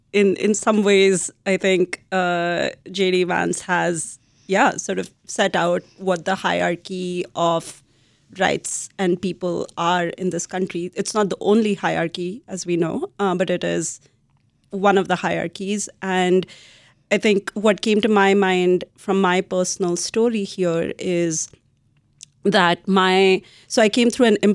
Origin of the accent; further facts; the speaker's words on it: India; now in United States; as an Indian national, the EB-1B extraordinary ability process actually took a year